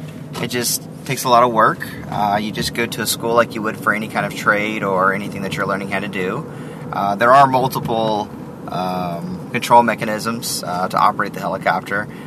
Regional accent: Texas, United States; I'm actually from Texas originally, and I did my first solo at the Alliance Airport.

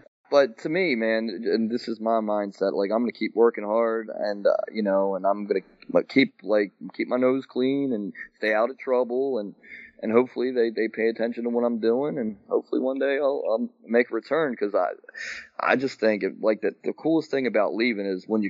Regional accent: Glen Burnie, Maryland, United States; drew a nice house here in my hometown, Glen Burnie, big suburb of Baltimore.

